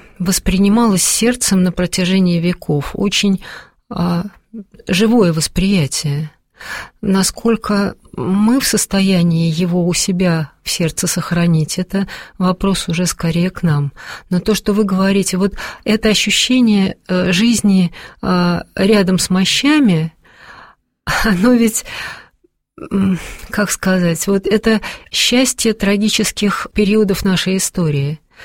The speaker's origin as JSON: {"language": "Russian", "region": "Moscow", "country": "Russia", "said": "потому что мы москвичи"}